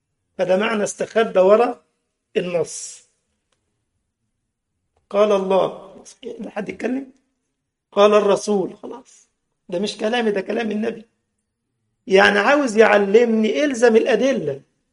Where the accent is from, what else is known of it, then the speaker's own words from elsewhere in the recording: Giza, Giza Governorate, Egypt; عندنا في الجيزة